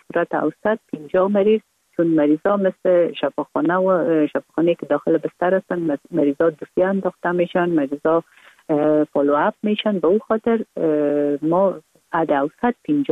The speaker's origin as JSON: {"language": "Persian", "region": "Kabul", "country": "Afghanistan", "tie": "born or raised there"}